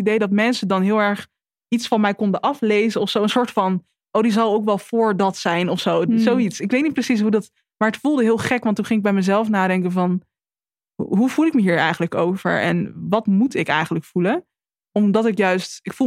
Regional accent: Netherlands; Mijn moeder is Nederlands en mijn vader is Afrikaans. En ik ben in Nederland opgegroeid en hier heb ik altijd gewoond.

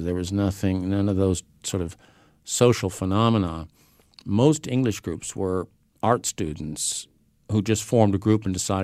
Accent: United States; I had the experience as an American in England very often of meeting people

